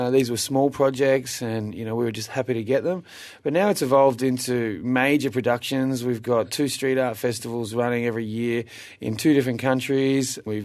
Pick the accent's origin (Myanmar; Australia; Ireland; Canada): Australia; Benalla, Victoria; Well, I grew up in what's considered to be a fairly small town called Benalla, which is about 2.5 hours northeast of Melbourne.